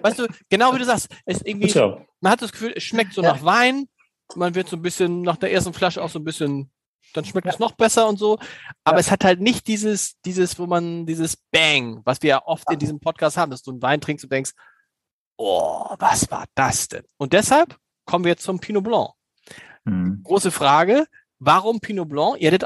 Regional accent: Germany; Ich bin halt ein Deutscher, offensichtlich.

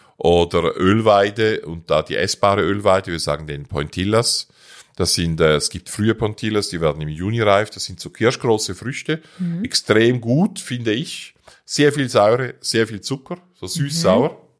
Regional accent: Switzerland; now in Ammerland, Germany; Hier im Ammerland haben wir nicht ganz so viel Sonne wie bei uns in der Schweiz

